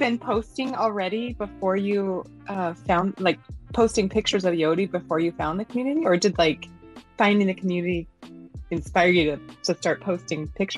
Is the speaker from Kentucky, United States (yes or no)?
no; Oregon, United States; I grew up in Oregon and very tiny town. The first time I left Oregon, well, to go to a big city, it was Denver, Colorado.